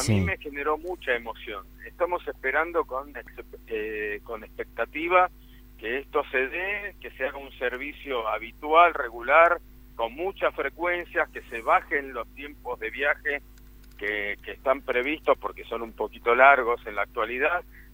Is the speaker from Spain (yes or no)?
no; Argentina; lo sentí como realmente como un argentino.